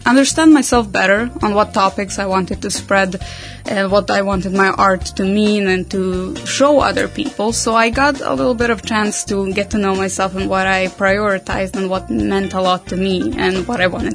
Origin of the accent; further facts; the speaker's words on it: Serbia; I am from Serbia.